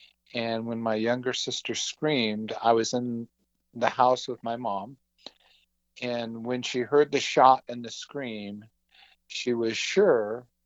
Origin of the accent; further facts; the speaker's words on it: Washington, United States; So I'm a registered Yakima native, but I grew up on the Tulalip reservation.